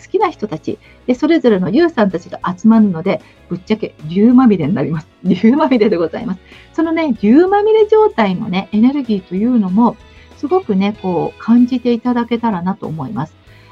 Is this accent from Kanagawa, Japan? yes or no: yes; Kamakura, Kanagawa, Japan; 私、今、地元民じゃないですか、地元なんですね。私、鎌倉出身なので、江ノ島すごい近いので